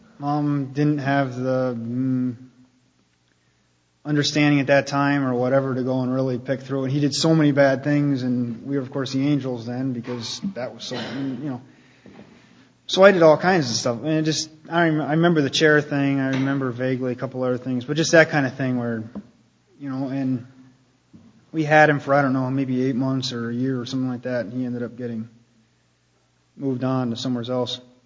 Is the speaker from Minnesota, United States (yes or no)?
no; New York, United States; At the time, I grew up in New York. This was in New York. We lived about 45 minutes from West Point military base, military academy in the base, which is a huge complex.